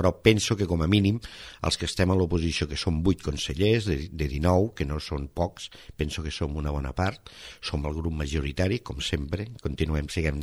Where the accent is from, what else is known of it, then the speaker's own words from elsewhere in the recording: Marçà, Catalonia, Spain; ara sóc regidor d'un ajuntament, bueno, del meu poble, de Marçà